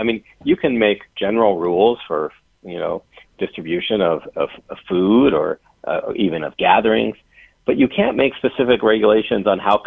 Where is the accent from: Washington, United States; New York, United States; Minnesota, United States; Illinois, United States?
Washington, United States; Seattle; I'm from Seattle originally, and the governor of Washington actually passed a regulation